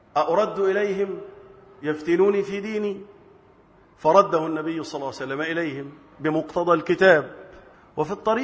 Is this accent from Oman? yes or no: no; Egypt; اللهم احفظ بلدنا مصر وجميع بلاد المسلمين من الفتن